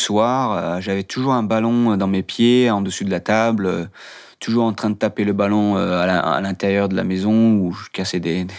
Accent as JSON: {"language": "French", "town": "Paris", "region": "Île-de-France", "country": "France", "tie": "born or raised there", "said": "J'ai grandi à Paris avec mes potes de Paris, mes copains d'enfance que j'ai toujours contact même maintenant."}